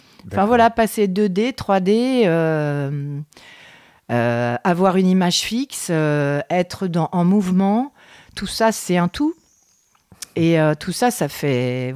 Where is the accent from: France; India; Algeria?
France; Pays de la Loire; born there; je suis allée dans les Coteaux du Layon parce que c'est ma terre natale.